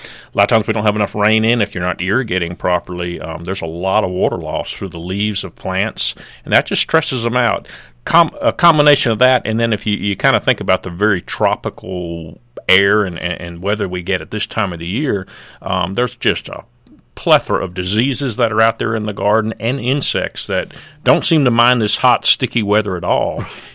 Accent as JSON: {"language": "English", "town": "The Rock", "region": "Georgia", "country": "United States", "said": "anytime I go do a program in the state and say, well, I'm from The Rock, Georgia, they're all like, the what?"}